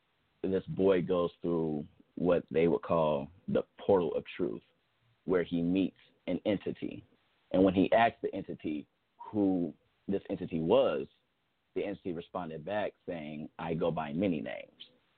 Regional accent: Dayton, Ohio, United States; I'm pretty much just praying over my city. I'm from Dayton, Ohio.

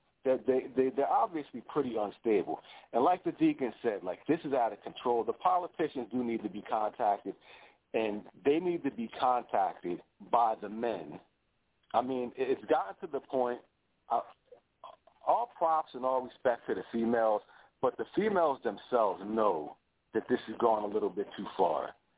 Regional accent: New Jersey, United States; I'm basically from New Jersey.

